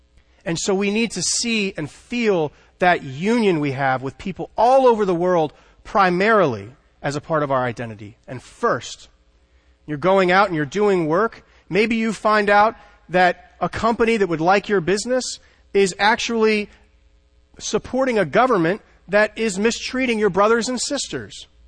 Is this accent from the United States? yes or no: yes; United States; The fact that I am from the United States is important to God